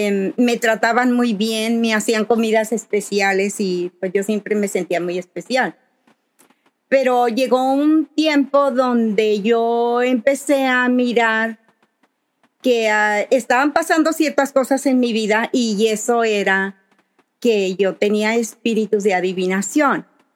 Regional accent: La Barca, Jalisco, Mexico; born there; Yo nací en La Barca, Jalisco. Como les estaba mencionando antes, mi mamá era como tipo paracaidista. Digo paracaidista porque le gustaba vivir en diferentes lugares

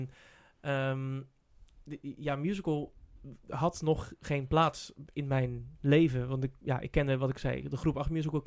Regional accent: Middelharnis, South Holland, Netherlands; ik ben opgegroeid in Middelharnis. En dat is ook al een beetje in the middle of nowhere.

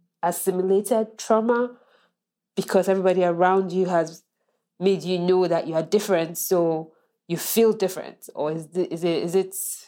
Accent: Nigeria; Who, to be fair to this conversation, I grew up in the States that I was from.

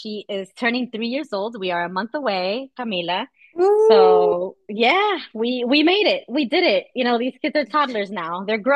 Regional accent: United States; And I am American.

